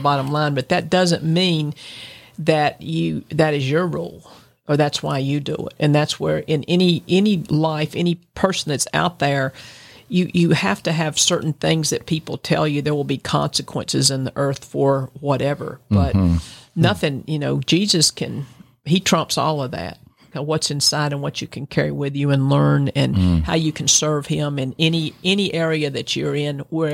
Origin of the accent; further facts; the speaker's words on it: Southern United States, United States; And you know, I'm a Southerner, so we like to talk and tell our stories.